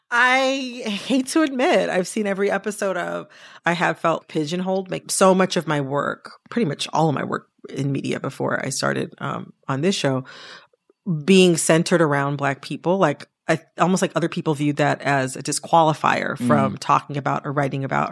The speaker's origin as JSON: {"language": "English", "town": "Detroit", "region": "Michigan", "country": "United States", "also_born_or_lived": "Washington, United States", "said": "I lived in Washington, D.C. and I survived. You're right about that. That part is true. I'm from the Detroit area."}